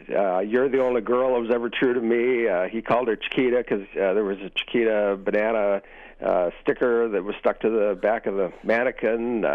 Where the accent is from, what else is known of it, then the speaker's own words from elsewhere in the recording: Sault Ste. Marie, Michigan, United States; when I was growing up in the Sioux, there was one ship, the Edward L. Ryerson, and it was the only one that shook the windows when it blew the whistle.